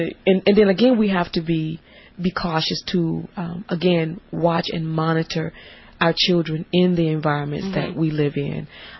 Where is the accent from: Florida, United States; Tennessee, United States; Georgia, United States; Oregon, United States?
Florida, United States; because I came from Florida